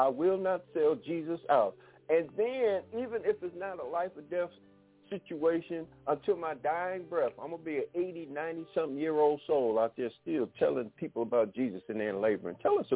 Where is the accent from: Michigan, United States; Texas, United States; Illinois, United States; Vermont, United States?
Michigan, United States; Detroit; I grew up in Detroit, so, you know, my thing is you got to bring it.